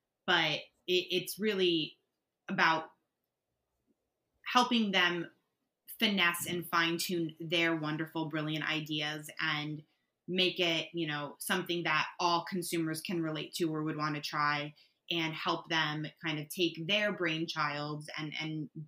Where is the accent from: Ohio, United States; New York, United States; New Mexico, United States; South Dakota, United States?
New York, United States; But I am also a New Yorker.